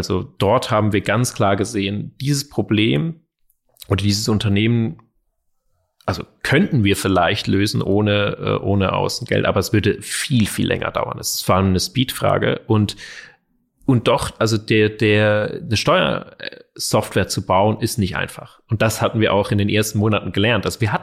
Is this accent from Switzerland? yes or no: yes; Zurich, Switzerland; Wir sind aufgewachsen in Zürich zusammen